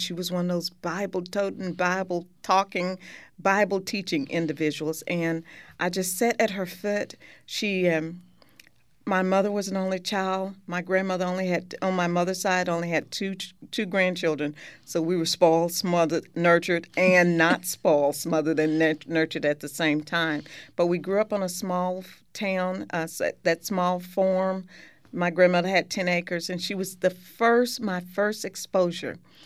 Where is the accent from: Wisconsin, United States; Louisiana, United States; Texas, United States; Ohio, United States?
Texas, United States; Midway; I grew up in a small town, small community, Midway, Texas, 350 people.